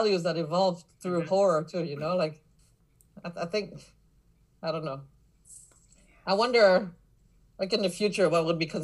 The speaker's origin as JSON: {"language": "English", "town": "Montreal", "region": "Quebec", "country": "Canada", "said": "I mean, I'm from Montreal, and there's a lot of weird."}